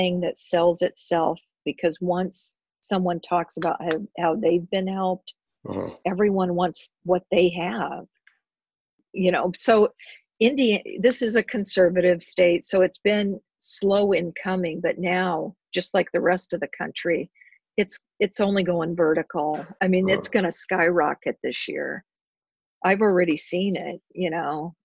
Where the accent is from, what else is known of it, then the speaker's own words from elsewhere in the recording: Idaho, United States; Like I'm originally from Idaho and they are conservative. I mean, that is a very conservative state.